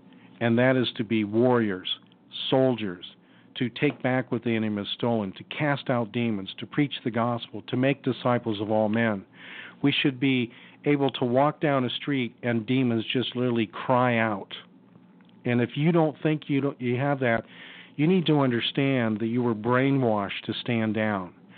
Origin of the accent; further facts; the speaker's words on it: Tempe, Arizona, United States; because I was raised in Tempe, lived in Mesa